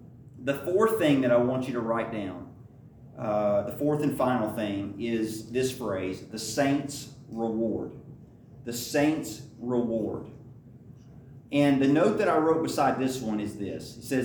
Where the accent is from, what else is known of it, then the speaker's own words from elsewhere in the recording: Lebanon; I'm from Lebanon originally.